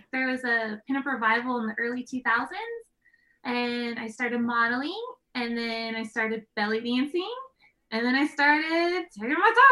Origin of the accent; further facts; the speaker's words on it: Los Angeles, California, United States; also born or lived in Brooklyn / New Orleans / Norman; now in Oklahoma City, United States; I'm from Los Angeles, born and bred California girl. And I lived there for like 30 years until I went on the road with Donnie. We moved to Brooklyn first together, then to New Orleans, then to Norman, and now we're in Oklahoma City.